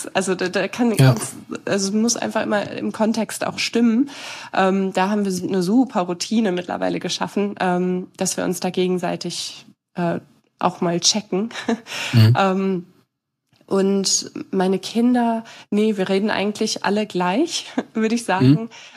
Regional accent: Northwest Germany, Germany; Ich komme aus Nordwestdeutschland.

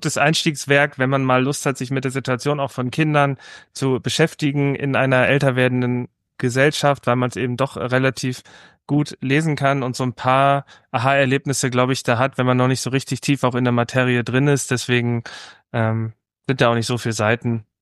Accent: North Rhine-Westphalia, Germany; der Kreis Steinfurt, mein Heimatverband, wo ich aufgewachsen bin, mein Heimatkreis.

